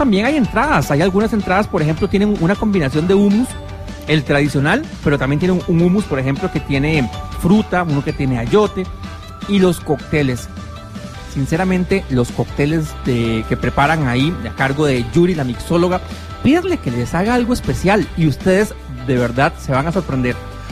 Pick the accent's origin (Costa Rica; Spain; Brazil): Costa Rica; Heredia; Yo soy de Heredia y puedo pasar de pronto ahora en la de menos.